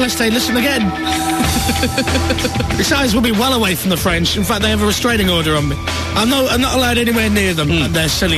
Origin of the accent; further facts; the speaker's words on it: New Zealand; Mate, I'm not Australian. I'm from New Zealand.